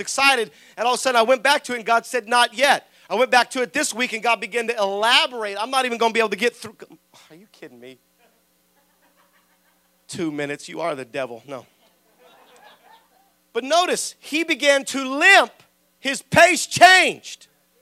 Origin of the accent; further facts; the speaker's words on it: Salinas, California, United States; I come from Salinas. You know, Salinas isn't the smallest town, but it's definitely not the biggest town.